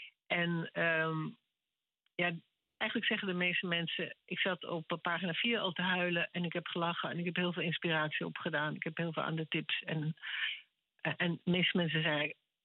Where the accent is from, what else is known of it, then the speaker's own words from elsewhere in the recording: Laren, North Holland, Netherlands; Ik ben inderdaad geboren in Laren, ten Olseweg.